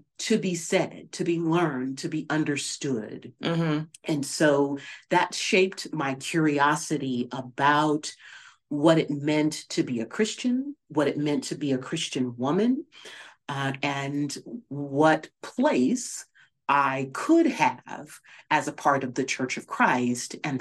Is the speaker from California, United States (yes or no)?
yes; Los Angeles, California, United States; of course, I'm from Los Angeles.